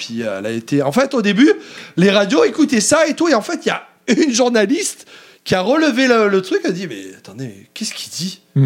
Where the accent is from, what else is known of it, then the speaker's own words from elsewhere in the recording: France; nous, en tant que Français, on va dire ce qui est, hein, les Français.